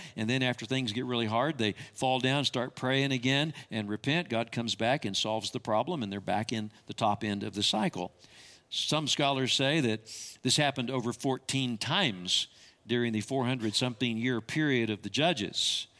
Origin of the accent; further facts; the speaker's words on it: Amarillo, Texas, United States; I remember I grew up in Amarillo. I went to elementary school at San Jacinto, and I was in third grade class there.